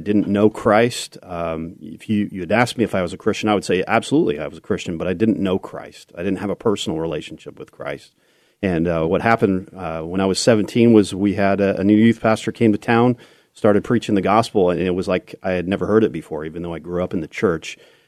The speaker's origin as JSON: {"language": "English", "town": "Newcastle", "region": "California", "country": "United States", "tie": "born or raised there", "also_born_or_lived": "Sacramento / Auburn", "said": "Yeah, I was born in Sacramento here, and grew up in Newcastle and Auburn primarily."}